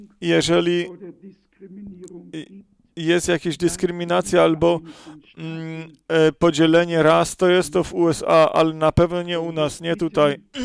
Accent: Germany; Ja co ja mogę za to, jako że zostałem urodzony jako Niemiec?

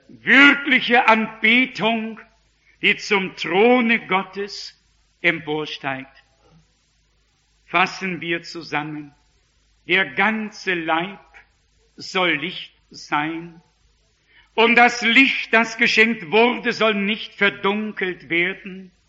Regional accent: Northern Germany, Germany; Ich als Norddeutscher, als von Natur aus bis oben hin zugeschnürt, habe begonnen, ihnen die Hände zu klatschen

